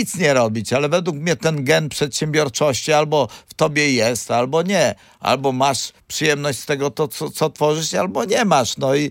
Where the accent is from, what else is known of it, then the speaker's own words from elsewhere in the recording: Gdańsk, Pomeranian Voivodeship, Poland; ja się urodziłem w Gdańsku, jestem gdańszczaninem z krwi i kości